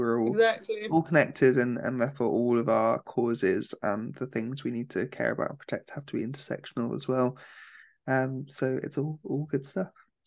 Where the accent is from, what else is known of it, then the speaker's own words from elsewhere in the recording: Reading, South East England, United Kingdom; And so I grew up in Reading, which is a really big town.